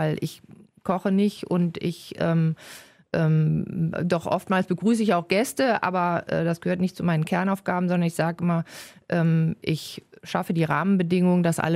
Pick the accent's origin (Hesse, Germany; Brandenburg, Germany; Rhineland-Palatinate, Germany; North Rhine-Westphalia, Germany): North Rhine-Westphalia, Germany; Wuppertal; Ich bin in Barmen aufgewachsen